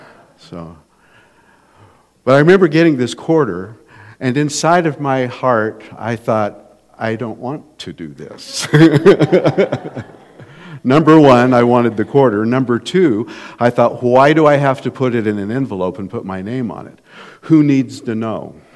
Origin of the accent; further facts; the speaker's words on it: Grand Junction, Colorado, United States; When I was a kid growing up in Grand Junction, and my dad was a pastor